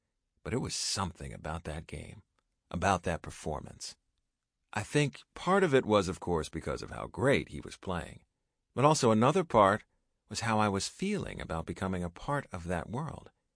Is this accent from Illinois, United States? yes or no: no; San Antonio, Texas, United States; I grew up in San Antonio